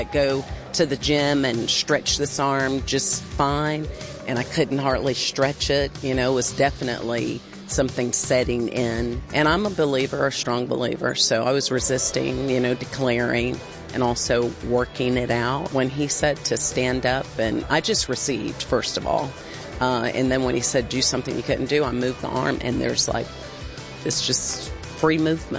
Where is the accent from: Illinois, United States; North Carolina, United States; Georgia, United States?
Georgia, United States; Stone Mountain; I'm from Stone Mountain, Georgia.